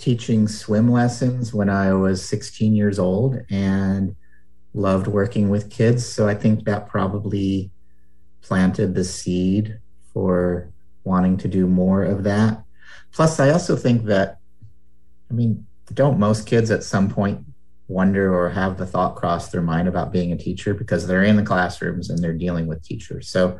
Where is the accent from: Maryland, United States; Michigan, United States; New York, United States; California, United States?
California, United States; I grew up in California. I went to UC Santa Barbara.